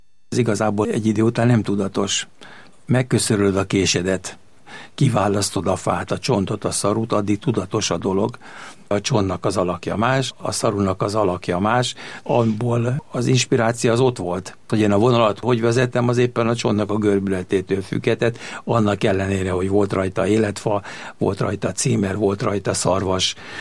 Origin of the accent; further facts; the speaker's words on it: Kaposvár, Somogy, Hungary; born there; Én Kaposvárra születtem, ebbe a tájegységbe, ebbe tudtam én kiteljesedni.